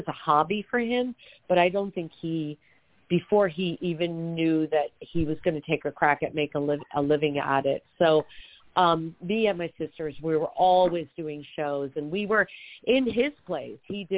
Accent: Long Island, New York, United States; I grew up on Long Island in New York. So it was really, really rough those early years.

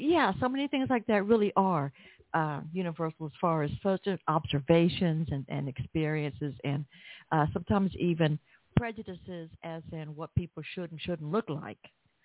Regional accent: the South, United States; accent: Southern; Even if you didn't understand my Southern accent, Rajula, and you seem to be doing pretty good so far.

